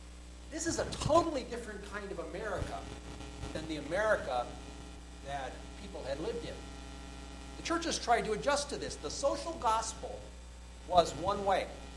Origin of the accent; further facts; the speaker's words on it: Illinois, United States; I went there many times with my dad and other men from the church I grew up in South Suburban Chicago.